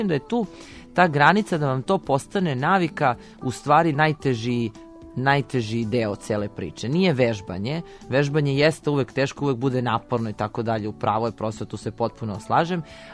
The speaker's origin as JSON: {"language": "Serbian", "country": "Serbia", "said": "ja sam iz Srbije"}